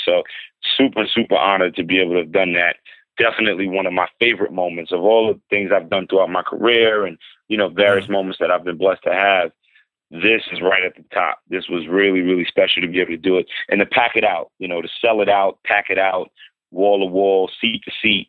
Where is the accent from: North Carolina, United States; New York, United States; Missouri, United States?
New York, United States; Brooklyn; You know, I'm a rapper from Brooklyn, New York.